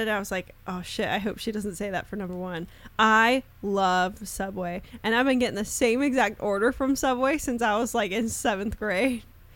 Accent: Charlotte, North Carolina, United States; because I grew up in Charlotte, we were always going to Chick-fil-A.

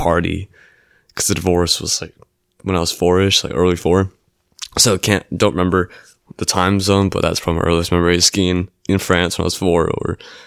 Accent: Huntington Beach, California, United States; I'm from Huntington Beach. My dad's a firefighter. My mom is a nurse

